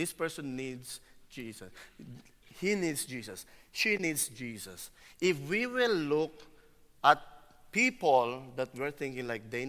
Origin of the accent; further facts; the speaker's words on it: Philippines; but I'm still Filipino, right?